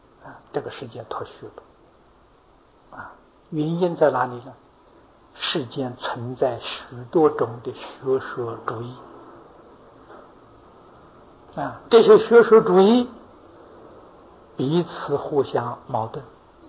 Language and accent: Chinese; China; 我们中国人讲中讲后啊